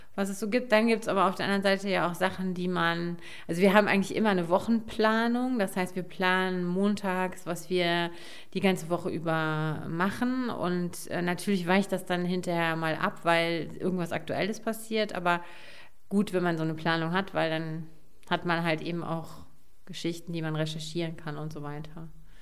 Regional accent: Wermelskirchen, North Rhine-Westphalia, Germany; also born or lived in Remscheid; Also Wermelskirchen war natürlich so mein Heimatort, aber ich war ja auch jetzt jahrelang in Remscheid.

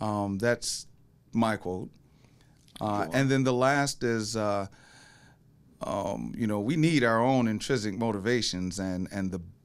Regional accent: Flint, Michigan, United States; I'm from Flint, Michigan, so I always want to go straight with General Motors

